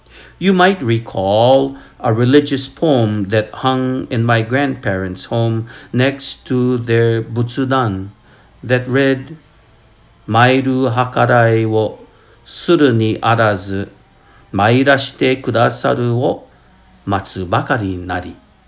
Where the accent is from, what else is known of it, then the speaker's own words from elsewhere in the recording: Lahaina, Hawaii, United States; It wasn't long ago that I visited my hometown, Lahaina, Maui, on the occasion of Bon Mairi.